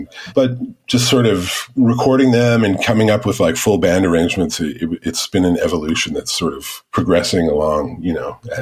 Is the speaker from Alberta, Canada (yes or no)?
yes; Edmonton, Alberta, Canada; now in Montreal, Canada; we grew up in Edmonton, Alberta, and my sister and brother are still there. Shannon and Jeremiah are still in Edmonton, as are our parents. And I live in Montreal.